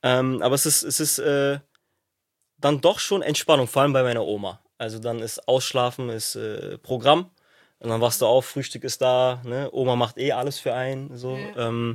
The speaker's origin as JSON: {"language": "German", "country": "Turkey", "said": "Ja, meine Heimat. Meine Heimat. Ich bin doch Türke, Digga."}